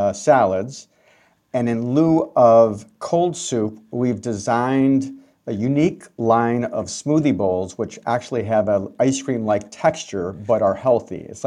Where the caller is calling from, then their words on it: Chicago, Illinois, United States; from Chicago. Big fan of the show.